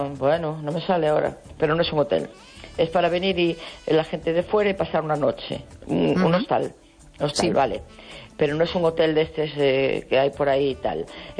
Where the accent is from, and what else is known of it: Galicia, Spain